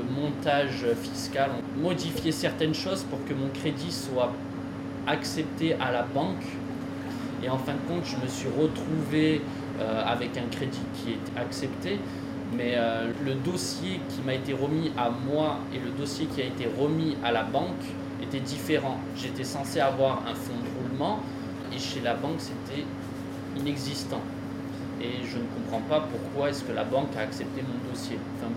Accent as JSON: {"language": "French", "town": "Nice", "region": "Provence-Alpes-Côte d'Azur", "country": "France", "tie": "born or raised there", "also_born_or_lived": "Ajaccio", "said": "Je suis né à Ajaccio. J'ai toute la famille du côté de ma mère qui est en Corse. Après, du côté de mon père, c'est plus vers l'Alsace. Et moi, j'ai atterri à Nice très rapidement quand même."}